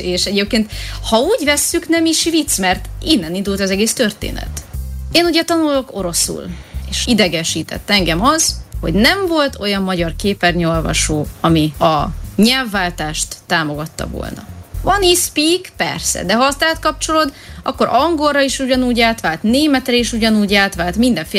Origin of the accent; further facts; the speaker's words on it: Hungary; Akkor legyen magyar. Én itt vagyok magyarként